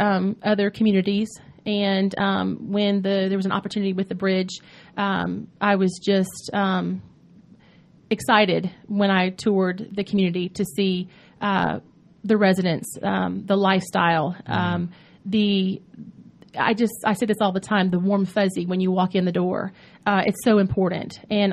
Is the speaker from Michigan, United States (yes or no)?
no; Atlanta, Georgia, United States; I grew up here in the Atlanta area.